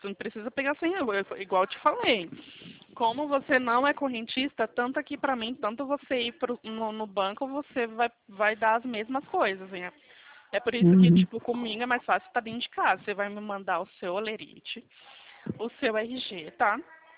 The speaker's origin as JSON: {"language": "Portuguese", "region": "São Paulo", "country": "Brazil", "said": "eu sou de São Paulo."}